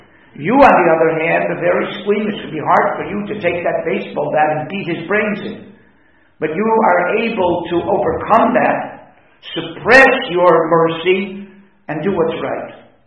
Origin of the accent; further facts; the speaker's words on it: United States; As an American, I say we're going to little league practice, baseball practice, with baseball bats in our hands.